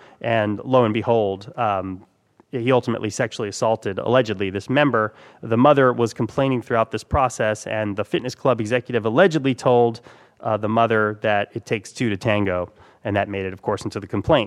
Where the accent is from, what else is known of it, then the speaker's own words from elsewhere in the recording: Austin, Texas, United States; Obviously, I come from Austin, Texas, where you can have a 10-person employer making $20 million.